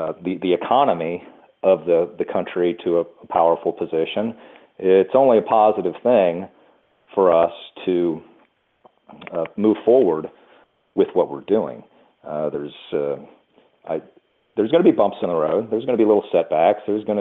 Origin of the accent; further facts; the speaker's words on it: Louisiana, United States; I grew up in Louisiana. It's a very, very much the Bible Belt